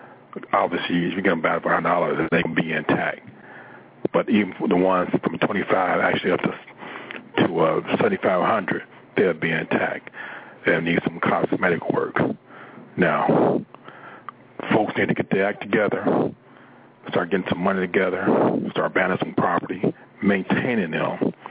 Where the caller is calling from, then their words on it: Detroit, Michigan, United States; Yeah, I'm calling from Detroit.